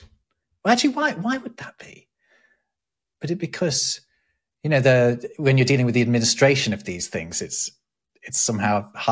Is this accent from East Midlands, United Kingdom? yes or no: yes; Derby, East Midlands, United Kingdom; my hometown, Derby, we're not fancy people in Derby.